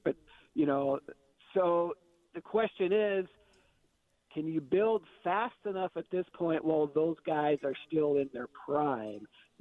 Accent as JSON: {"language": "English", "town": "Seattle", "region": "Washington", "country": "United States", "tie": "born or raised there", "said": "Well, I grew up in Seattle"}